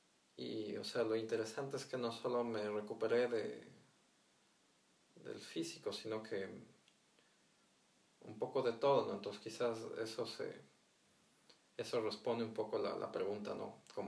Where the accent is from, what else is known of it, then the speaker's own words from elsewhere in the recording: Ecuador; Hablamos español porque yo vengo de América Latina